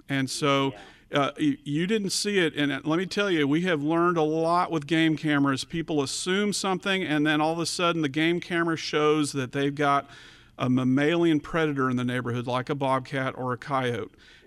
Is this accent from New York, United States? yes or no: no; Texas, United States; when I grew up in the Metroplex, the neighbor across the street had some